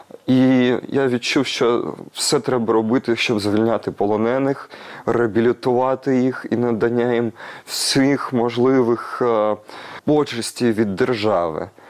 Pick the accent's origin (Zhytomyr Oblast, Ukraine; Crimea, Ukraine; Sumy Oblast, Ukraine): Crimea, Ukraine; first language Russian; Ukrainian is a second language; ми в Криму, ми, кримчани, які зростали на російській мові, в російському середовищі